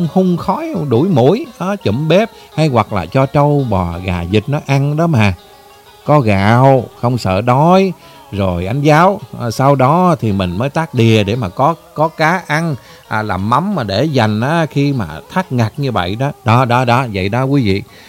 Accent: Cà Mau, Vietnam; Cà Mau á, Cà Mau quê em á, cá sặc rằng là cái cá đồng bưng trấp á, ngập nước tự nhiên à.

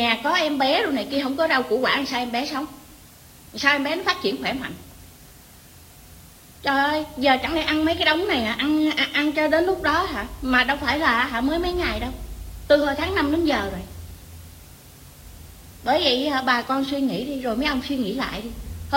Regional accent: Ho Chi Minh City, Vietnam; Mình là dân Sài Gòn, mình ở khu vực Thủ Đức. Thủ Đức bây giờ là thành phố Thủ Đức.

